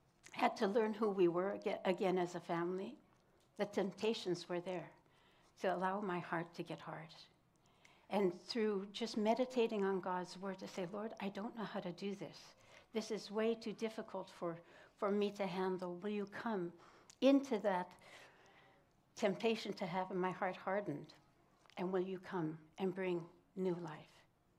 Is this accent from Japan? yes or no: yes; Japan; moved away; And I grew up in Japan. I lived in Japan for 18 years